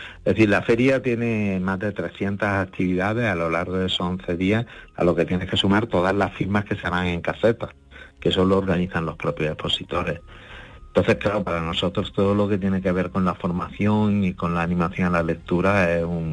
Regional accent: Cádiz, Andalusia, Spain; now in Granada, Spain; yo soy de Cádiz, pero vivo en Granada

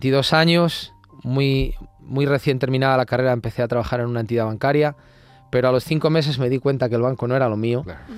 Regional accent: Salamanca, Castile and León, Spain; en mi tierra, en Salamanca

